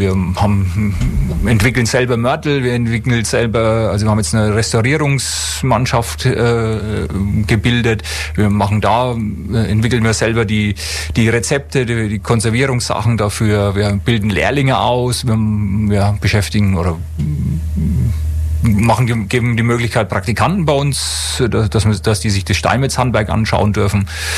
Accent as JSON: {"language": "German", "region": "Bavaria", "country": "Germany", "accent": "Franconian", "lives_now": "Ulm, Germany", "said": "Ich bin verheiratet, habe drei Kinder. Ich komme aus dem Fränkischen, wie man vielleicht ein bisschen hört. Ich bin seit 14 Jahren jetzt in Ulm"}